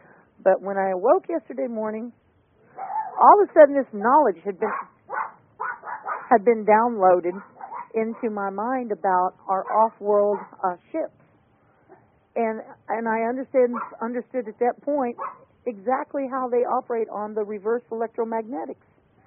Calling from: Tennessee, United States; I'm calling from Tennessee.

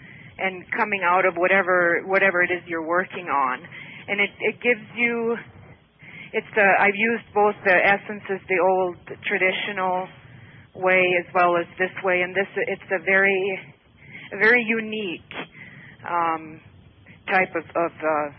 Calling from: Poudre Canyon, Colorado, United States; I'm calling from Poudre Canyon, Colorado.

